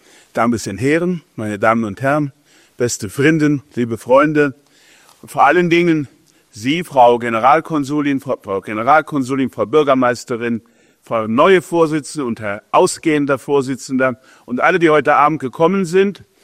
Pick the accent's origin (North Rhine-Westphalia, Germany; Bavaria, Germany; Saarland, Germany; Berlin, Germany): Saarland, Germany; German is a second language; dass ich als Saarländer, für den Hochdeutsch die erste Fremdsprache war, denn zu Hause haben wir Dialekt gesprochen